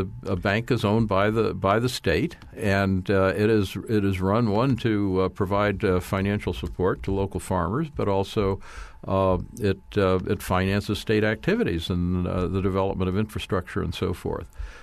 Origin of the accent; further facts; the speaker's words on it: Washington, United States; I mean, I come from Washington State, and one of our leading state legislators, is drafting a bill proposing the creation of a Washington State Bank